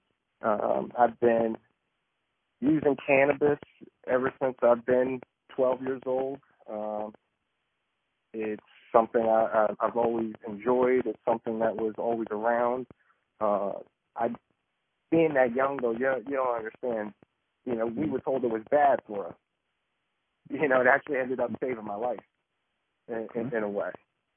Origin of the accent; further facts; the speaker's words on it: Wilkes-Barre, Pennsylvania, United States; now in Philadelphia, United States; I live in Philadelphia, PA. I'm originally from Wilkes-Barre, PA. You know, I grew up normal kid, blue-collar family, hardworking.